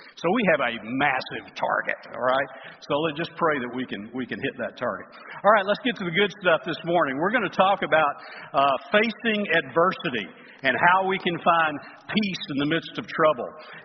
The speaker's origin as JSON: {"language": "English", "region": "Alabama", "country": "United States", "tie": "born or raised there", "lives_now": "Texas, United States", "said": "I'm from Texas, but I was born and raised in Alabama, so it's good to be home."}